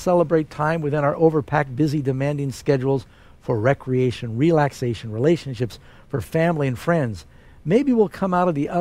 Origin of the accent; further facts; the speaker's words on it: Deep South, United States; I had basically gone back in time more than 50 years when I was young growing up in the Deep South.